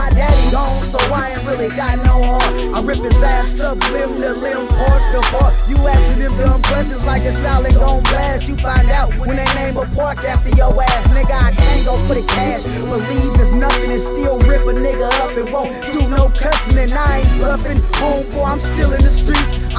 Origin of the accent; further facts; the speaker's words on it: California, United States; From the Bay, Bay, nigga, I'm from the Bay too.